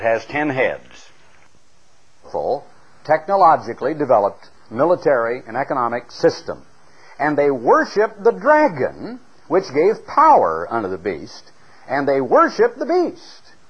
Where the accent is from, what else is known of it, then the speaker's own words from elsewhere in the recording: Oregon, United States; Now, taking you back to what I felt as a young lad growing up in Oregon